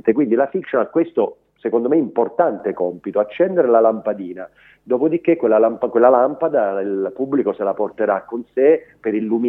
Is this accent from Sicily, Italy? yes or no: yes; Augusta, Sicily, Italy; vale per il petrolchimico del mio paese, Augusta, vale per Piombino